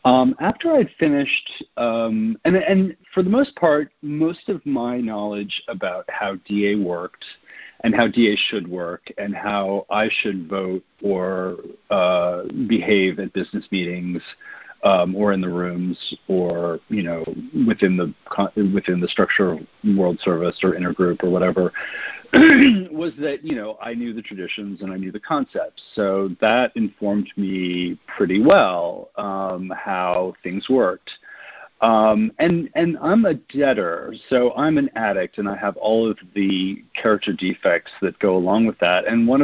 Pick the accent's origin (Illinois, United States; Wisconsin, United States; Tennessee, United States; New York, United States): New York, United States; New York City; I come from New York City.